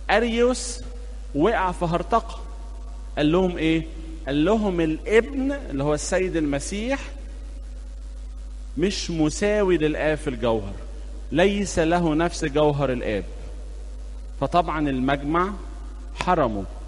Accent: Egypt; ولما ابتدت تطبع عندنا في مصر

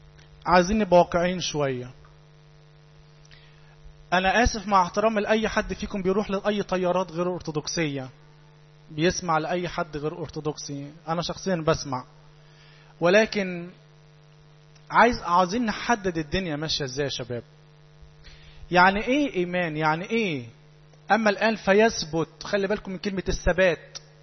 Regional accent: Upper Egypt, Egypt; كلنا بنتولد بالفطرة، مكتوب في بضايقنا مسيحيين، اهالينا عندنا في الصعيد

